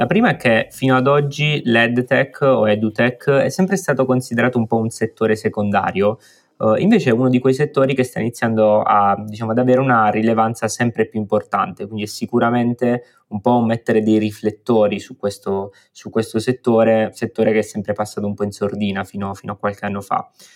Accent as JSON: {"language": "Italian", "region": "Apulia", "country": "Italy", "said": "io vengo dalla Puglia. In Puglia, nella mia cittadina di 60.000 abitanti"}